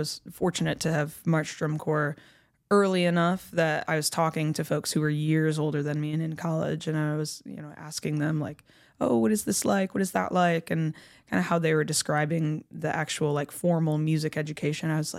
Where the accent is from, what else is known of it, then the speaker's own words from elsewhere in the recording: Michigan, United States; I'm originally from Michigan, but I've been in the Atlanta area for the past 4 years.